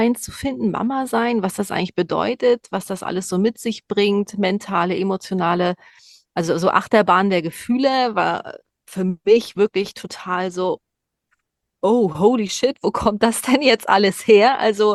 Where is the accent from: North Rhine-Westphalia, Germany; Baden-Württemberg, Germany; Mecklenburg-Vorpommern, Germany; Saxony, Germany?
Mecklenburg-Vorpommern, Germany; Rostock; Also ich komme ja hier aus Rostock, aus dem Norden, ganz nah hier ostseemäßig und so.